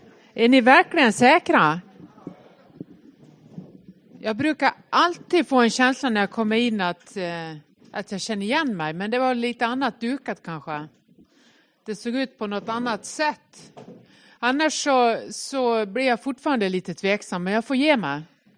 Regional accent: Nås, Dalarna County, Sweden; now in Gothenburg, Sweden; min mamma hemma i Nås i Västerdalarna. Jag är ifrån Nås, men bor i Göteborg.

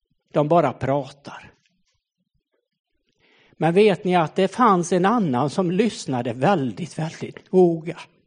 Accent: Borås, Västra Götaland County, Sweden; Jag åkte hem till Borås där jag är född och uppväxt.

